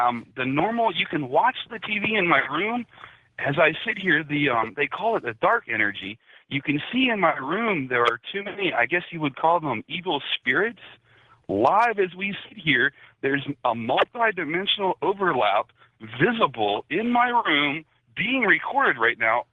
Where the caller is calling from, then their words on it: Las Vegas, Nevada, United States; I'm calling from Las Vegas.